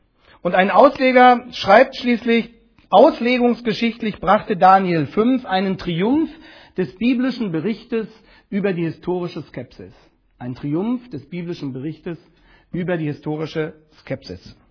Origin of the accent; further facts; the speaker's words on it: Germany; Als Deutsche denken wir da natürlich sofort an die Nacht im November 1989.